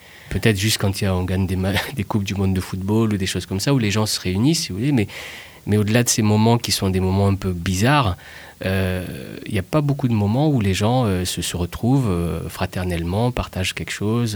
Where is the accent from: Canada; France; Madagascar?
Madagascar; moi j'ai grandi à Madagascar, je suis originaire de Madagascar, j'ai eu la chance de commencer l'aïkido à 11 ans sur place